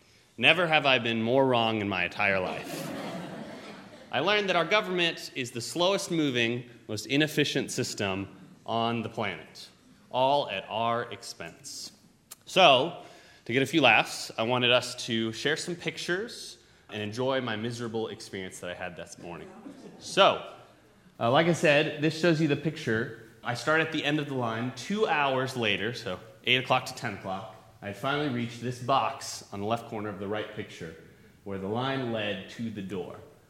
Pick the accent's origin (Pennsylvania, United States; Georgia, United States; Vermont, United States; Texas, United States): Georgia, United States; Atlanta; now in Charlotte, United States; We're actually originally from Atlanta, Georgia. And this is the first time that we've ever moved out of state into a new state. We've lived in Georgia our whole lives.